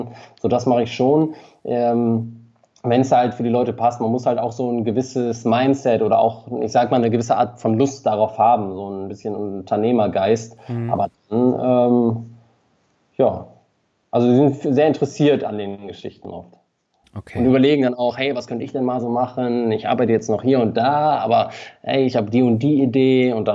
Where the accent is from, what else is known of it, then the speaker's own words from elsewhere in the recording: Ratingen, North Rhine-Westphalia, Germany; ich habe auch noch sehr viele Freunde in meiner alten Heimat, Rating, bei Düsseldorf.